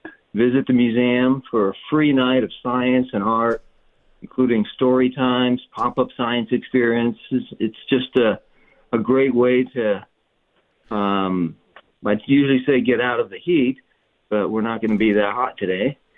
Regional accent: Window Rock, Arizona, United States; Window Rock, Arizona. I worked there when I was in the fifth grade. I grew up in Window Rock

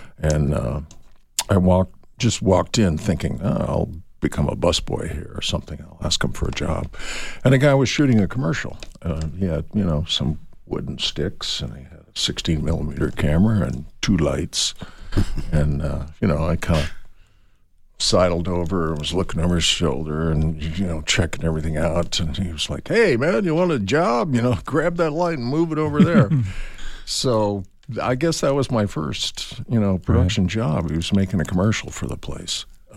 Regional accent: Phoenix, Arizona, United States; I grew up in Phoenix watching the Wallace and Ladmo children's show.

